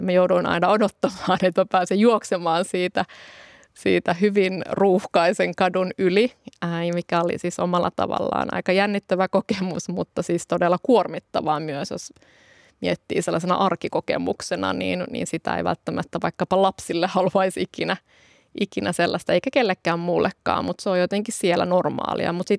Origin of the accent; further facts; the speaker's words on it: Pieksämäki, South Savo, Finland; Mähän oon kasvanut Etelä-Savossa Pieksämäellä hyvin sellaisessa vehreässä omakotitalo alueella, jossa meillä oli metsä, järvi oli ihan siinä kodin vieressä